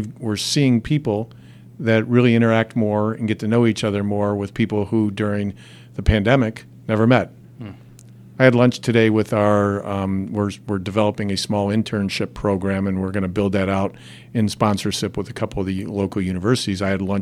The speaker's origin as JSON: {"language": "English", "region": "Ohio", "country": "United States", "tie": "born or raised there", "also_born_or_lived": "Pittsburgh, Pennsylvania", "said": "I'm from Pittsburgh originally and moved to Ohio for middle school and high school, and I just like the work ethic in this region."}